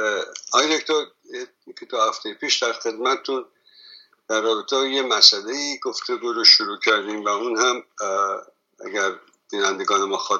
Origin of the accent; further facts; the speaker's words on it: Iran; ما ایرانی ها بسیار